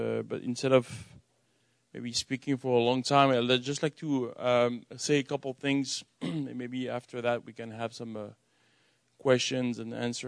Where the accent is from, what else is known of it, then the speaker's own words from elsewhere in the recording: France; accent: French; English is a second language; So I'm originally from France, which explains my accent, all right, when I speak English.